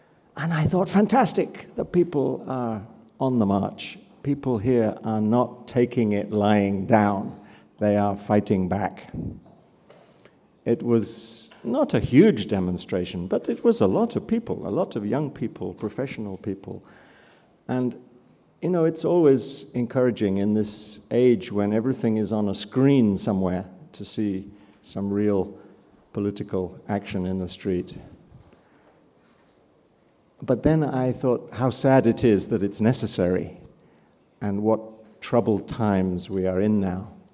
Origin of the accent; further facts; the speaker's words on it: London, United Kingdom; born there; I was born in London